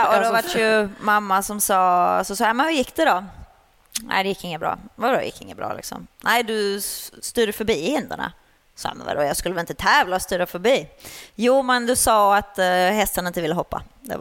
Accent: Sweden; moved away as an adult; now in abroad; jag red ju pony junior hemma i Sverige. Sen flyttade jag utomlands när jag var 19.

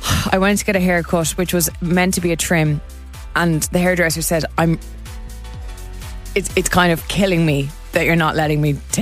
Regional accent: Ireland; I'm an Irish person.

